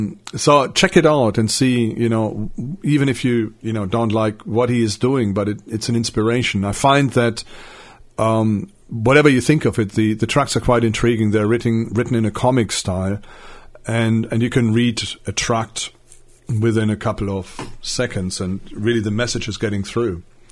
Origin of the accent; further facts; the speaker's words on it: Germany; English is a second language; I got news that they found a big bomb in my hometown. Yeah, big, massive bomb. And it's not unusual. my town was bombed in the Second World War quite heavily.